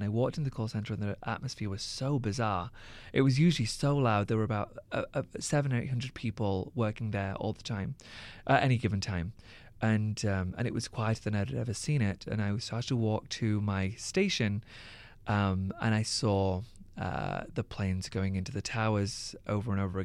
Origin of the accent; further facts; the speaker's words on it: Pakistan; now in United States; I've never been called something offensive for being Pakistani or for being a threat to this state.